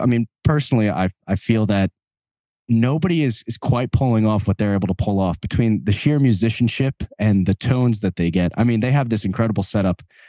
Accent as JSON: {"language": "English", "town": "Long Island", "region": "New York", "country": "United States", "said": "So me and Brian Murray, one of the guitar players in the band, we're both from Long Island."}